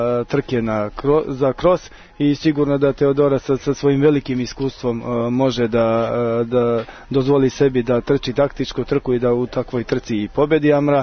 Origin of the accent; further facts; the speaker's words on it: Novi Pazar, Raška District, Serbia; pošto eto ja dolazim iz Novog Pazara